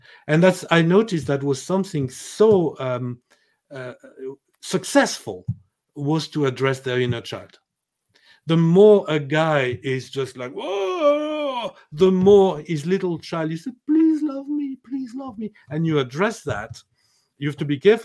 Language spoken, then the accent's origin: English; France; accent: French; English is a second language; And I hope my French accent and my French style has not been too overwhelming for everyone.